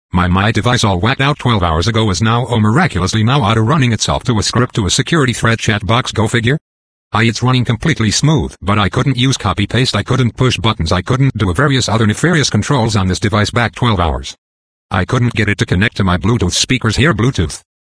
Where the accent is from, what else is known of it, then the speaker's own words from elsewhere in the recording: San Bernardino, California, United States; that's my mom's friend neighbor here at this house that I grew up in San Bernardino.